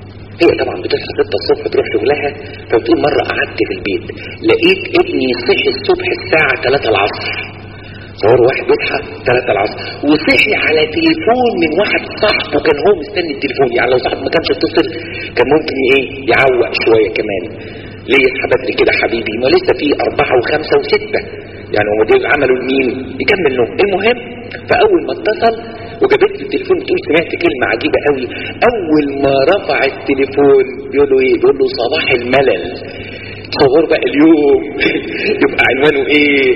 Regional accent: Egypt; واحنا يا مصريين

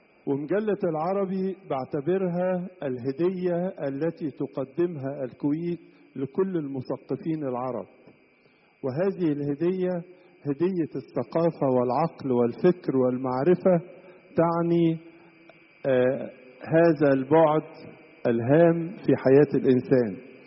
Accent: Egypt; أنا جاي من مصر

